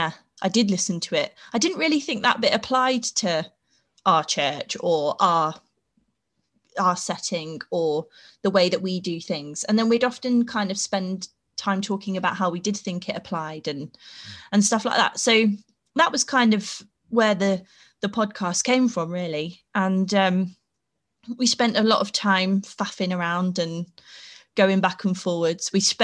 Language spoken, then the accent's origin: English; Peterborough, East of England, United Kingdom; now in Sheffield, United Kingdom; And I grew up in Peterborough. Mm-hmm. And I came to Sheffield for uni.